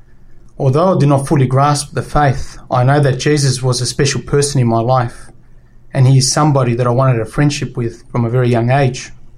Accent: Australia; I'm 26 years old. A little bit about my background. I was born and raised in Australia, so I consider myself a true blue, an Aussie. My parents are from Nicaragua, which is a very Catholic country.

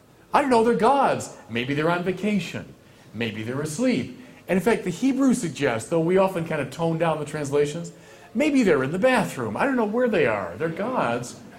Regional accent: Chicago, Illinois, United States; this is a descendant of something which began in Chicago, my hometown.

